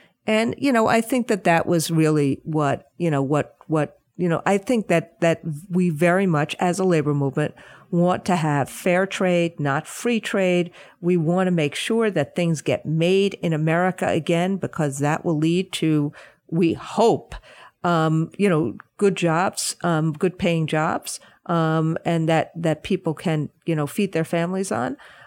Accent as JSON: {"language": "English", "region": "New York", "country": "United States", "tie": "born or raised there", "said": "From growing up in Rockland County."}